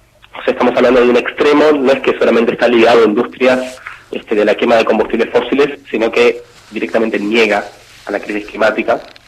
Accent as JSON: {"language": "Spanish", "country": "Argentina", "said": "soy el único de Argentina."}